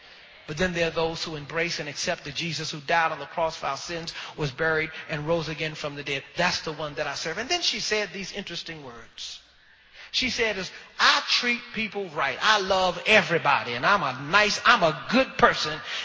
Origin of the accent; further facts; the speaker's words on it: Glenarden, Maryland, United States; I grew up in this church. I grew up in First Baptist Church here of Glen Arden.